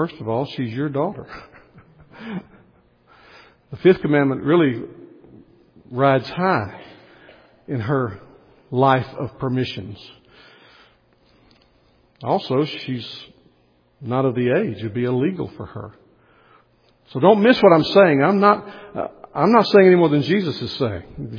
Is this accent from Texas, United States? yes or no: yes; Texas, United States; also born or lived in Louisiana; I grew up in Southeast Texas. I was a pastor in Louisiana for a long time.